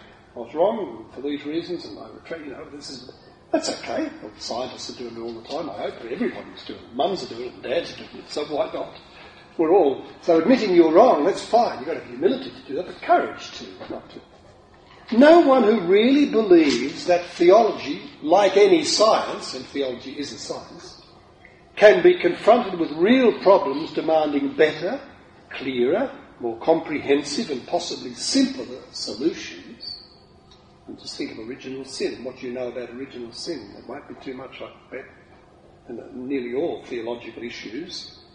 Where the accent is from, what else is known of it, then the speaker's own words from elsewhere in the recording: Ireland; much as I love Ireland, to go and then start a university with peat bog Irish like me.